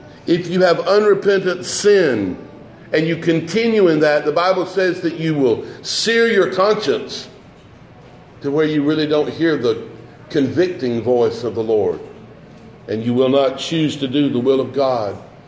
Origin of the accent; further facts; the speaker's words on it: Georgia, United States; I don't know about California and the other places because I'm from Georgia, but Six Flags over Georgia had the Scream Machine when I was a kid.